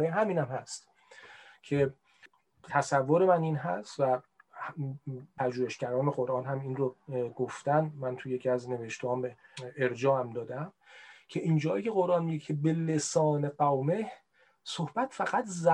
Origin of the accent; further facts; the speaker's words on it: Iran; ما ایرانی هستیم، عرب نیستیم و قرآن رو به عنوان کتاب هدایتمون پذیرفتیم. تاریخ ما رو مسلمان کرده